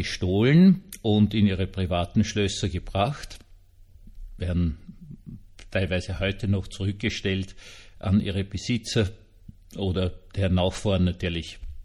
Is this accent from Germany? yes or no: no; Vienna, Austria; Ich bin ja Wiener, das wissen Sie. Ich bin nicht nur irgendwie Wiener, ich bin 300 Jahre Wiener. Also meine Vorfahren sind mit Prinz Eugen nach Wien gekommen.